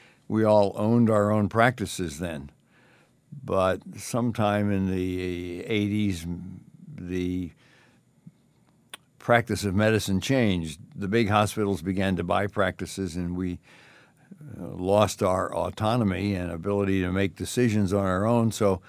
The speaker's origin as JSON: {"language": "English", "town": "Philadelphia", "region": "Pennsylvania", "country": "United States", "tie": "born or raised there", "said": "So after the Navy, then we went back to Philadelphia, which was my hometown."}